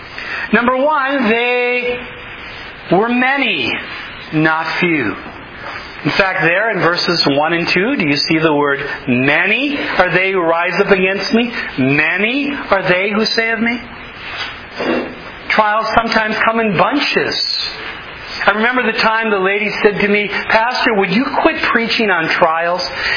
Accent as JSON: {"language": "English", "town": "Aurora", "region": "Minnesota", "country": "United States", "tie": "born or raised there", "said": "since when I grew up in Aurora, I attended Aurora Hoyt Lakes High School, which is now called Mesabi East."}